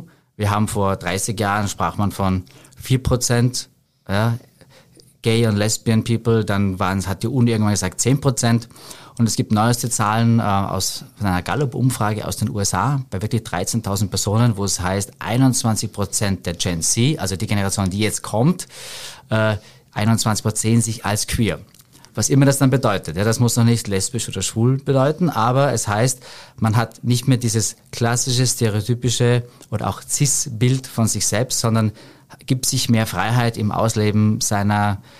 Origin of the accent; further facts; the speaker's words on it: Hörbranz, Vorarlberg, Austria; Ich komme aus Vorarlberg, bin in Hörbranz geboren, in einem Kaff, zu einer Zeit, wo es noch kein Internet gab.